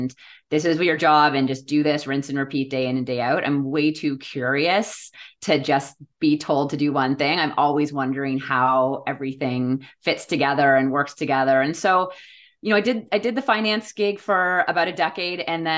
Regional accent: Toronto, Ontario, Canada; I feel like a bad Canadian, but it wasn't coursing through my blood. You know, I grew up in Toronto.

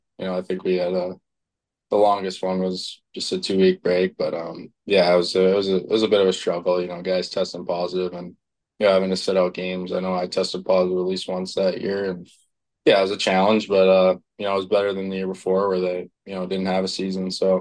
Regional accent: United States; being an American kid, I didn't know a whole lot about the OHL

